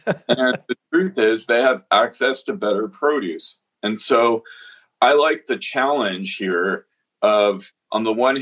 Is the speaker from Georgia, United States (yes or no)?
no; Ohio, United States; I grew up in Ohio, so I'm a Midwesterner, and I still feel like that sort of culture is my home.